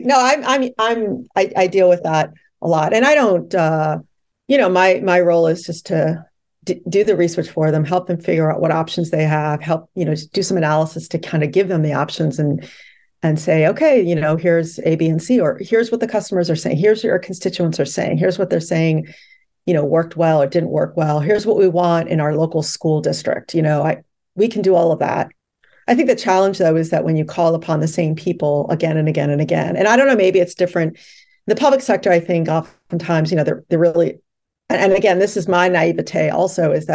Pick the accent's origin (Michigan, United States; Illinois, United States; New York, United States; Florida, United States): New York, United States; my experience as a New York citizen, as a New Yorker